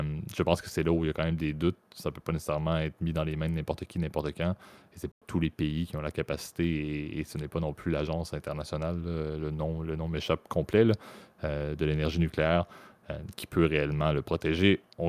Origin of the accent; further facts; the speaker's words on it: Canada; je parle en tant que Canadien qui utilise de l'eau pour permettre d'avoir du courant